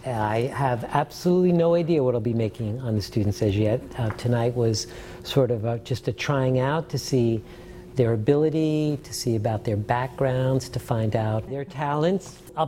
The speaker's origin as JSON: {"language": "English", "town": "New York City", "region": "New York", "country": "United States", "tie": "born or raised there", "said": "I grew up in New York City, not far from where you lived, in Washington Heights."}